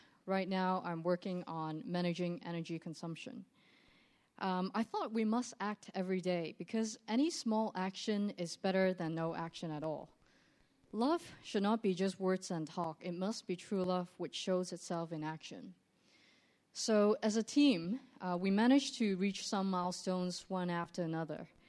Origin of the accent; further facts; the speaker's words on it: Hong Kong; I'm born and raised in Hong Kong